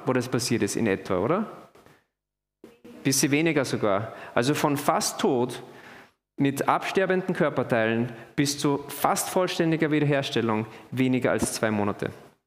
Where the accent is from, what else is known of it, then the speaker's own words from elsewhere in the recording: Austria; bei uns als Österreicher